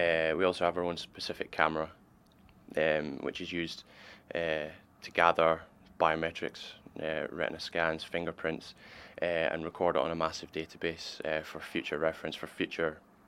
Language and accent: English; Larbert, Scotland, United Kingdom; I'm 21 years old. I'm from Larbert in central Scotland.